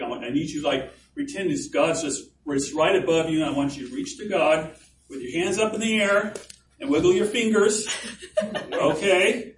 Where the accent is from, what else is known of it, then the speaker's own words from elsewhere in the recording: California, United States; now in Memphis, United States; And Julie and I spent the last 8 years in Memphis. We're from California.